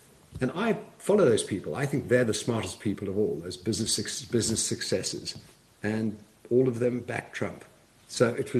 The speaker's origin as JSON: {"language": "English", "country": "South Africa", "said": "The Western Cape, as a South African, is very investable."}